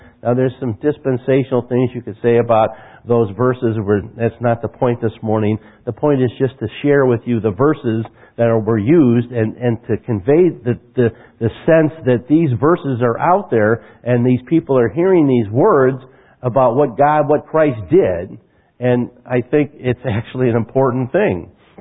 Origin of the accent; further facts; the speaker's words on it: Genoa City, Wisconsin, United States; also born or lived in Illinois; I come from Genoa City, Wisconsin. Any of you ever heard of Genoa City? It's a little bitty town.